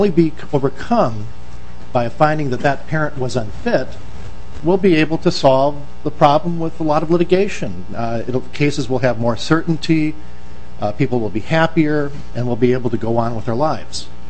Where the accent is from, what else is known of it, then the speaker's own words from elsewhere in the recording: Edina, Minnesota, United States; I'm an attorney from Edina